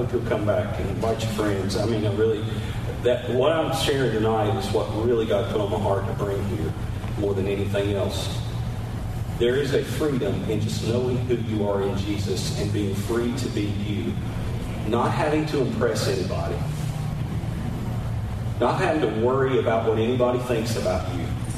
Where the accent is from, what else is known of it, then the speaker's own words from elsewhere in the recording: North Carolina, United States; I'm from North Carolina. I'm Southern. Every time I go somewhere up north and I say North Carolina, they say, North Carolina? I say, well, I'm from there.